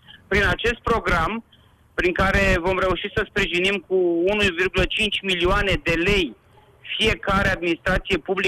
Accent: Iași, Iași County, Romania; Îmi doresc foarte mult ca ieșean, ca un număr cât mai mare din locuitorii județului nostru să beneficieze de acest program

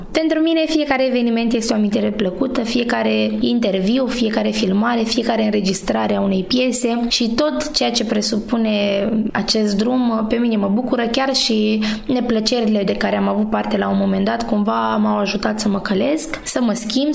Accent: Bacău, Bacău County, Romania; ați venit aici la noi acasă, la Bacău

